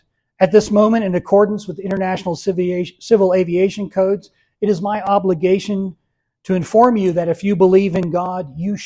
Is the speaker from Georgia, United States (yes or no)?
yes; Georgia, United States; like I used to hear as a child growing up in Georgia, these bones are graveyard dead.